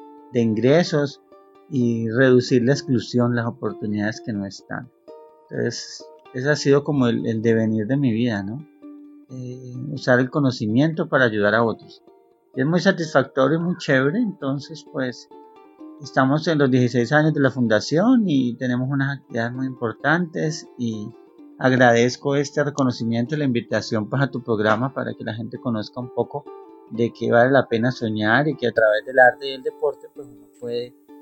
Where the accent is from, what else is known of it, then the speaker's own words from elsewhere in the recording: Cali, Valle del Cauca, Colombia; also born or lived in Cartago; tengo 47 años, soy natural de Cartago. Vivo desde los 3 años en Cali.